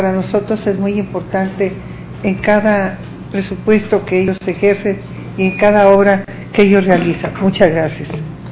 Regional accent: Nayarit, Mexico; Hemos sentido allá en lo recóndito de los municipios y del estado de donde yo soy, Nayarit

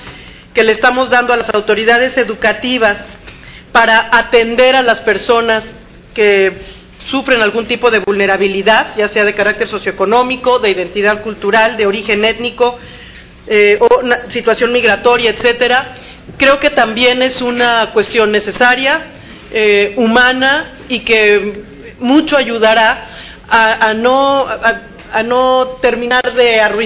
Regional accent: Mexico; y me felicito yo como mexicana.

